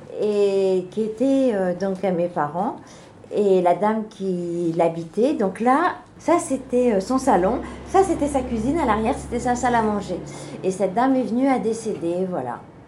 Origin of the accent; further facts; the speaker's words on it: Coupetrin, France; Donc, je suis native de Coupetrin, 7 km d'ici.